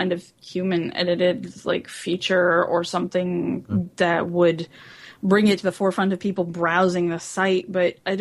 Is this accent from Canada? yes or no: yes; Canada; because I'm Canadian and I can't use it.